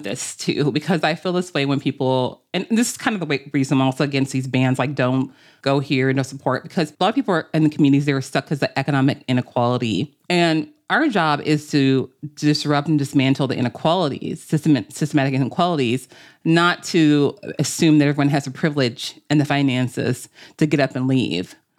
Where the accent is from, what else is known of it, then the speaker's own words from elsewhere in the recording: Houston, Texas, United States; I'm Texas. I'm H-Town.